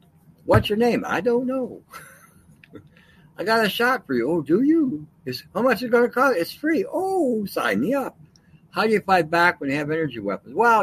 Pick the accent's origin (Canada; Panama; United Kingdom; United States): Canada; As a Canadian, I got royally jammed.